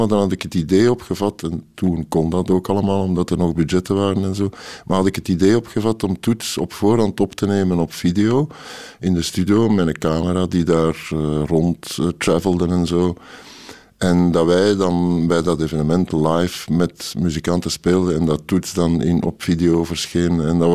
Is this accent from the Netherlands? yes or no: no; Flanders, Belgium; dan wij Vlamingen